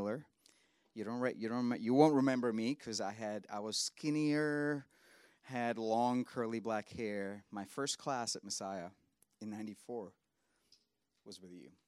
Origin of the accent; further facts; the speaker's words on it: Dubai, United Arab Emirates; also born or lived in India; I'm from India originally. I grew up in Dubai.